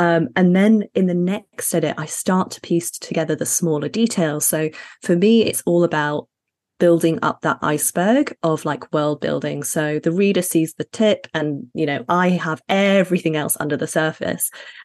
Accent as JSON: {"language": "English", "town": "Sheffield", "region": "Yorkshire and the Humber", "country": "United Kingdom", "tie": "born or raised there", "also_born_or_lived": "Middle East", "said": "So I'm Ghanaian, Sydneyese and British, but I was raised in the Middle East and Sheffield in the UK."}